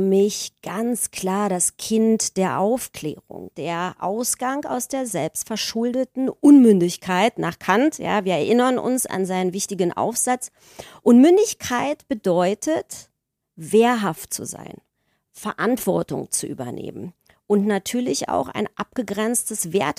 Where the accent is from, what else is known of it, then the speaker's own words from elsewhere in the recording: Germany; Ich bin ja hinter der Mauer aufgewachsen in der DDR